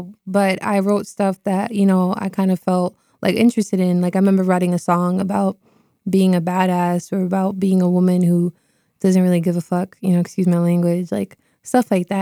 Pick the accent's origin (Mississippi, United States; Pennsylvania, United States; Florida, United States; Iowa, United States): Florida, United States; Cape Coral; also born or lived in Boston, Massachusetts; now in Massachusetts, United States; I was born in Boston, but I actually was raised in Florida. I'm Cape Coral, Florida, to be specific. I moved from Boston to Florida when I was about 5 years old